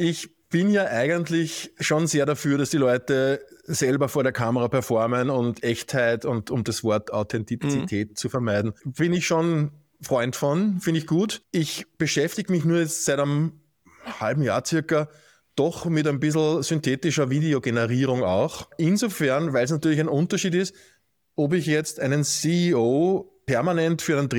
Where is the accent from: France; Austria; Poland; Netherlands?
Austria